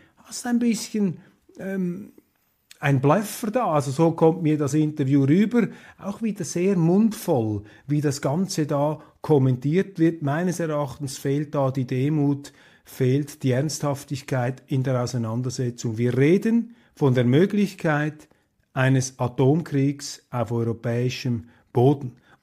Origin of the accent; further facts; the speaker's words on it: Switzerland; Ich weiß, als Schweizer habe ich hier leicht reden.